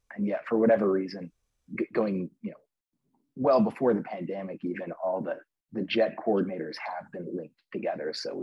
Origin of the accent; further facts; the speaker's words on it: Chattanooga, Tennessee, United States; now in Nashville, United States; So I'm from Chattanooga originally. So Nashville had the benefit of I was moving closer to my folks, which made them, but a bigger city than Chattanooga.